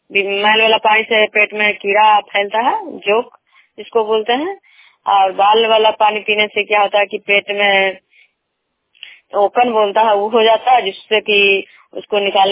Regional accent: Vishnupur, Bihar, India; विष्णुपुर ग्राम खजरा पंचायत नालंदा जिला नगर निगम प्रखंड के निवासी हूँ।

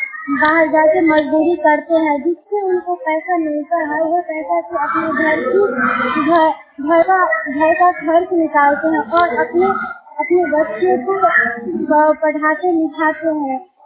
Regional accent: Gangapur, India; मैं गंगापुर से बिलोंग करती हूँ।

